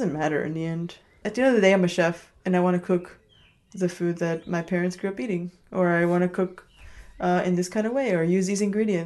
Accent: Chicago, Illinois, United States; first language Spanish; English is a second language; I grew up in Chicago. I always kind of consider myself Mexican.

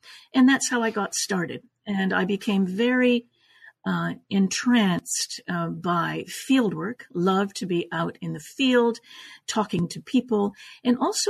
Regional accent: Canada; also born or lived in Italy; now in Los Angeles, United States; I was born in Italy, raised in Canada, and have been in Los Angeles since 1981.

